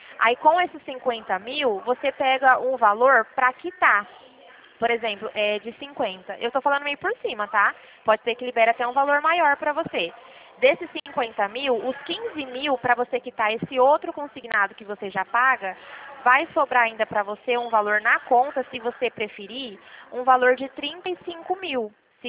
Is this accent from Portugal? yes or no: no; Dracena, São Paulo, Brazil; eu sou aqui de Dracena. Fica pertinho aí da cidade onde você mora.